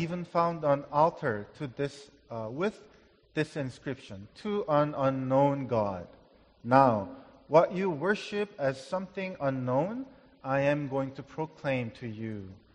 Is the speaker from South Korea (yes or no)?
yes; South Korea; And I'm originally from South Korea.